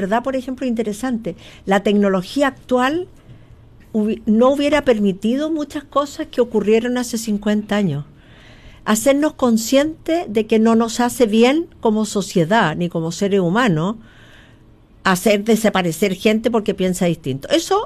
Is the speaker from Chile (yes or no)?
yes; Chile; como somos los chilenos, ciudadanos todos